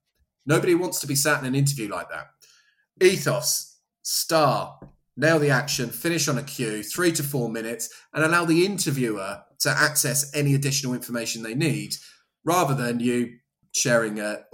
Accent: Southampton, South East England, United Kingdom; I grew up in Southampton, which is where the singer … was from.

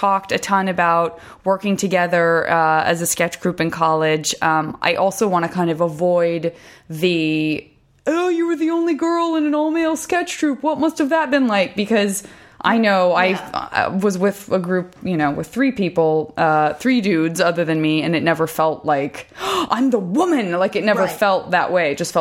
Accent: West Coast, United States; I'm from the West Coast, so I don't know

